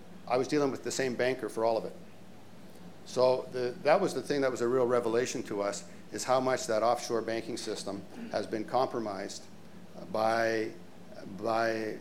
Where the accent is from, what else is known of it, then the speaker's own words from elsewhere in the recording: Canada; as a Canadian